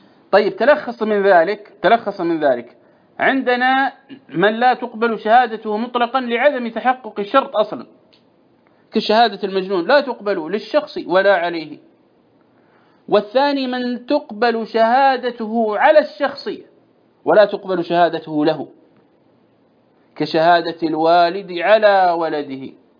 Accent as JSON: {"language": "Arabic", "country": "Saudi Arabia", "said": "عندنا في السعودية"}